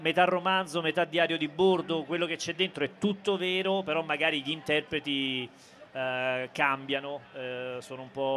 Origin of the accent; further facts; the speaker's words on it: Salerno, Campania, Italy; io vengo da Salerno, che è un posto abbastanza allegro da questo punto di vista